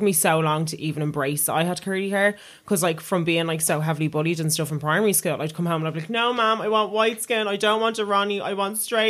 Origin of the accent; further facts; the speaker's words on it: Dublin, Leinster, Ireland; I'm from Dublin. And they're like, I know that, but like, where are you really from? And I'm like, I'm from the north side.